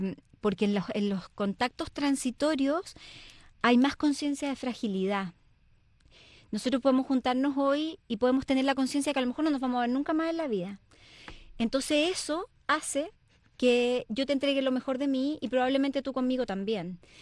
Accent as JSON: {"language": "Spanish", "country": "Chile", "said": "Yo tengo la experiencia de trabajar muchos años en Argentina como chilena"}